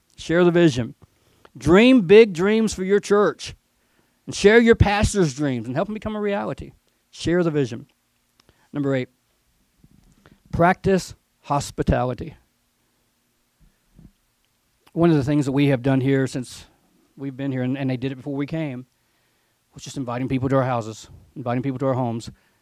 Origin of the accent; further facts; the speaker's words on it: Georgia, United States; now in California, United States; I grew up in Georgia, and I'm looking for still the weird stuff, because in Georgia we have a stereotype of California